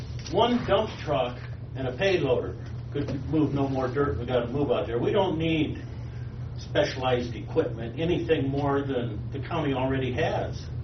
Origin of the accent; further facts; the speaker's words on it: Hubbard, United States; I'm from Hubbard.